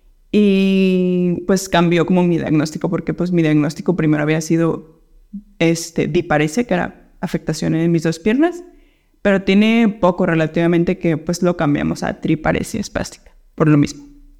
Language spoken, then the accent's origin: Spanish; Guadalajara, Jalisco, Mexico; born there; en el hospital donde nací, aquí en Guadalajara